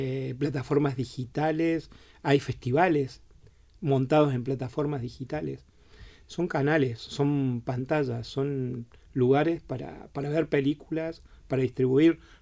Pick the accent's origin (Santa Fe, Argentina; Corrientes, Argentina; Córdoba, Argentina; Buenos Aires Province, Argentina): Córdoba, Argentina; yo específicamente soy de Córdoba y bueno, en mi ciudad había varios centros o campos de concentración